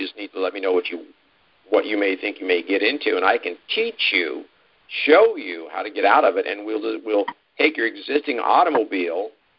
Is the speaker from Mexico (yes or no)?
no; Scotland, United Kingdom; which is why, being Scottish, I like.